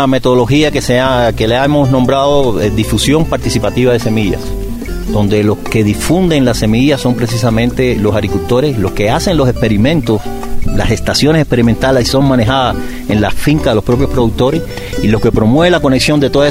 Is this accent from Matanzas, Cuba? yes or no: no; Havana, Cuba; also born or lived in Bolivia; now in Murcia, Spain; Bueno, originariamente soy de Cuba, o sea, soy cubano, nací en Cuba, nací en La Habana. Pero he estado viviendo en Bolivia y ahora estoy basado en Murcia, España.